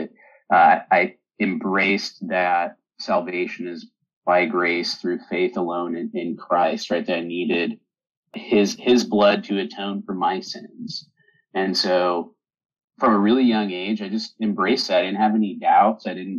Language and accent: English; Colorado, United States; I grew up in Colorado, so it's winter time.